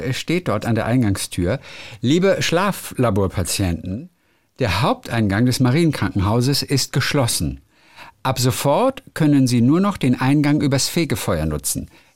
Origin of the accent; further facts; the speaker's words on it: Lübeck, Schleswig-Holstein, Germany; Ich bin ja Lübecker, ne? Ich komme ja aus Lübeck eigentlich.